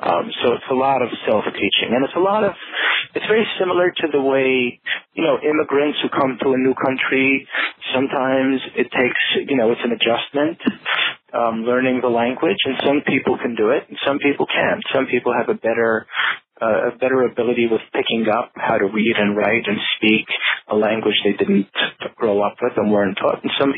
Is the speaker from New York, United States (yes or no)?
yes; New York City, New York, United States; Well, so as I said before, I grew up in Borough Park, which is in Brooklyn, and Brooklyn is a very Hasidic neighborhood, and it is also a generally Yiddish-speaking environment.